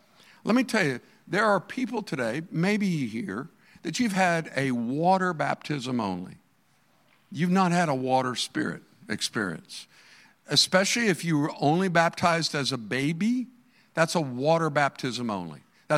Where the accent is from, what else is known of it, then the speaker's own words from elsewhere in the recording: Fort Myers, Florida, United States; I'm from Fort Myers. We didn't have them back then